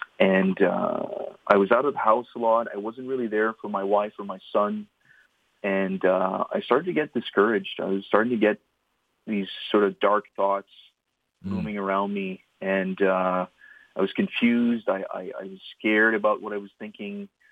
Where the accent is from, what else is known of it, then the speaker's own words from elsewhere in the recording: Sturgeon Falls, Ontario, Canada; also born or lived in Ottawa; I'm originally from Sturgeon Falls, which is a small town in northern Ontario. Like many, I think... I left my small town to go study in one of the bigger and larger centers in Ontario.